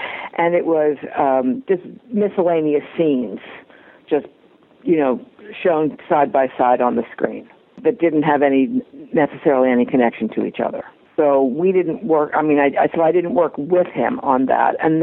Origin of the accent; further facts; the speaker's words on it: Baltimore, Maryland, United States; When I came back, and John was from Baltimore, I was from Baltimore, but we hadn't known each other here.